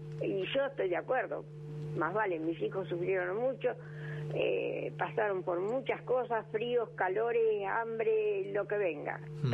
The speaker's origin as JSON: {"language": "Spanish", "town": "Bahía Blanca", "region": "Buenos Aires Province", "country": "Argentina", "tie": "born there", "lives_now": "Saldungaray, Argentina", "said": "Mucha gente ni sabía que yo me había ido de Bahía Blanca"}